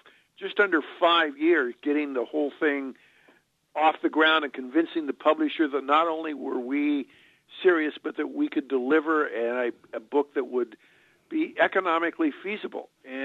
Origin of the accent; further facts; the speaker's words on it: Shelby, Montana, United States; I'm from a small town called Shelby. It's about, 60 miles east of the Rockies and 30 miles south of Canada, just north of Great Falls. It's a great place to grow up